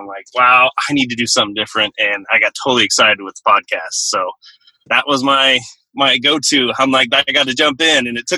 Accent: Costa Mesa, California, United States; I'm from Costa Mesa, California, so I'm pretty close to you.

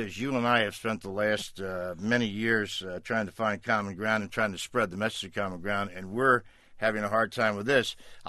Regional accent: New England, United States; town meetings, and I'm from New England, have a long and storied tradition, and I used to go to them when I was a kid with my parents.

